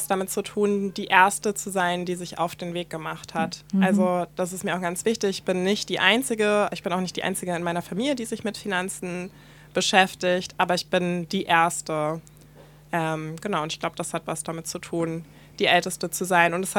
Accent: Hamburg, Germany; bin die älteste von zwei Geschwistern und mit einer weißen Mutter und einem schwarzen Vater aufgewachsen in der Vorstadt von Hamburg. Und meine Selbstbezeichnung ist auch schwarz.

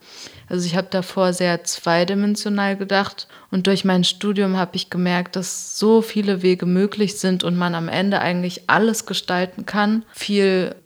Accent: East Germany, Germany; ich komme zum Beispiel aus Ostdeutschland

